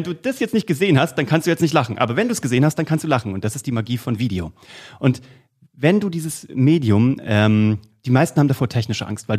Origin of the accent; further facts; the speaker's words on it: Kassel, Hesse, Germany; in Kassel, wo ich herkomme, in der Aue